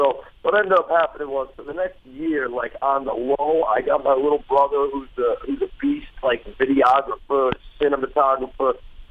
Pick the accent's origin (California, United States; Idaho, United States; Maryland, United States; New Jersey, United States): New Jersey, United States; Hackensack; also born or lived in Waldwick; I grew up in Hackensack. We moved to Waldwick. I went to high school in Waldwick.